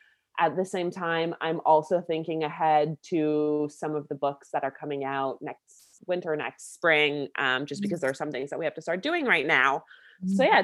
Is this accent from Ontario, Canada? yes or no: yes; Ottawa, Ontario, Canada; I'm Canadian. I'm from, Ottawa, Canada's capital, the land of snow, which surprisingly we haven't really had too much of yet this year, thankfully.